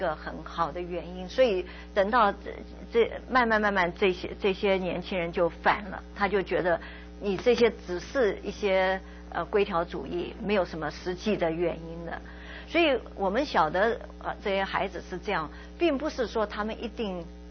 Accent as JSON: {"language": "Chinese", "country": "China", "said": "我们中国人的东方的文化跟西方文化其实有很大的不同。"}